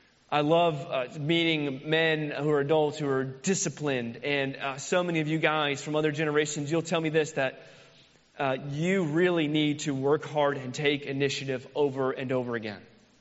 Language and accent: English; Florida, United States; I have Florida, the greatest state in the world. I had to network to get. I was born in Florida. I'm a Floridian.